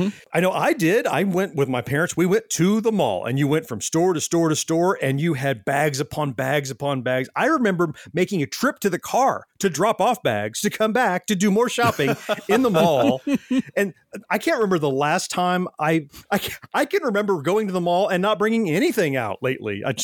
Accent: Florida, United States; And I grew up in Central Florida. Disney was a big part of my life growing up.

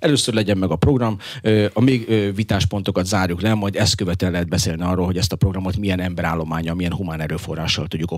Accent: Borsod-Abaúj-Zemplén, Hungary; Dél-Borsodban, ahol én élek, ugye Borsod megyei vagyok

